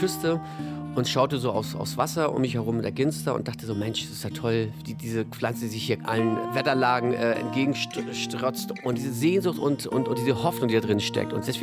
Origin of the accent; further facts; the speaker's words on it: Wilster, Schleswig-Holstein, Germany; Ich bin in Wilster geboren, in dem Örtchen, und bin da auch groß geworden, in der Wilster Marsch.